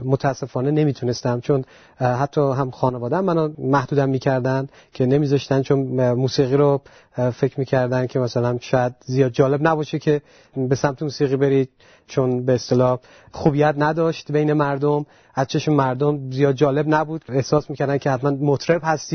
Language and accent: Persian; Iran; moved away as an adult; من در ایران به دنیا اومدم. تا 27 سالگی من در ایران زندگی کردم و تقریبا میشه گفت مهمترین قسمت از جوانیمو در ایران گذروندم